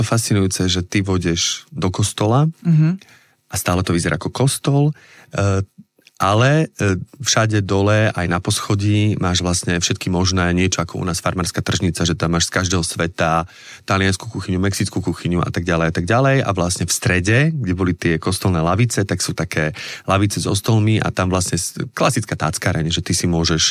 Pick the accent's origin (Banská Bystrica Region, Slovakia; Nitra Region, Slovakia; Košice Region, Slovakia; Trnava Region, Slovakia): Nitra Region, Slovakia; Zlaté Moravce; ja som chlapec z Zlatých Moraviec